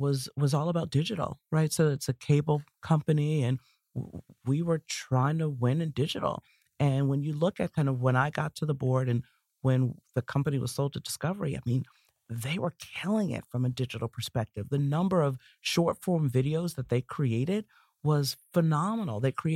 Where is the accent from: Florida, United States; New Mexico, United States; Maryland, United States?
Maryland, United States; Baltimore; It's based in my hometown of Baltimore.